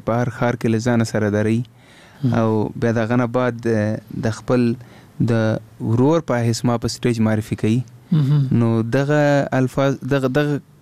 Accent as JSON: {"language": "Pashto", "country": "Afghanistan", "said": "نه زه افغان یم، خو هندي ژبه ما زده کړې"}